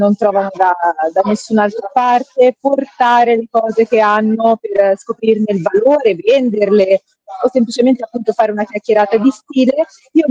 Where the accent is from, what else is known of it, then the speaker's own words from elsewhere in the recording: Gallina, Tuscany, Italy; born there; Della Val d'Orcia